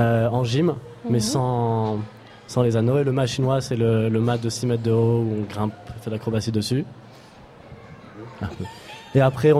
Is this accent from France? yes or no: yes; France; Moi, je suis français d'origine.